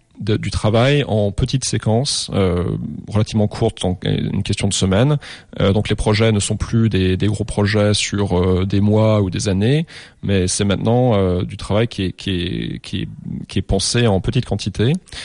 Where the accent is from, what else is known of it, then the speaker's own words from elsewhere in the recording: United States; also born or lived in France; Donc, je suis franco-américain. Je suis né aux États-Unis. J'ai grandi ici. J'étais scolarisé ici. Et ensuite, je suis allé vivre en France pour les études supérieures